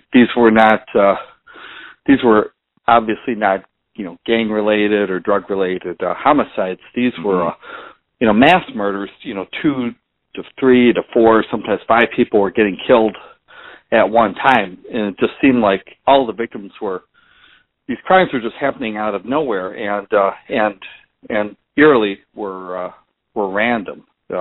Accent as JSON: {"language": "English", "town": "Joliet", "region": "Illinois", "country": "United States", "tie": "born or raised there", "also_born_or_lived": "Nebraska / Wisconsin", "said": "And then 4 years ago, Dan, is when I returned back to Joliet, my hometown, to work as a reporter and editor for the Joliet Patch"}